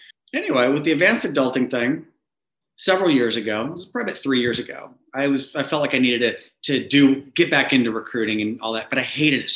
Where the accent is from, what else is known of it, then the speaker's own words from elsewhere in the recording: Texas, United States; also born or lived in New York; I grew up in West Texas and played tennis all over the world and played at the University of Oklahoma